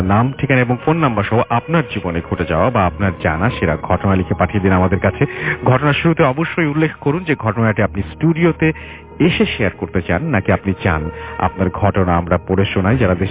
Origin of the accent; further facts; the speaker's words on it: Bangladesh; বিশেষ করে আমাদের বাংলাদেশে যারা বিশ্বের বিভিন্ন জায়গায় আছেন, আমি বাংলাদেশি বলবো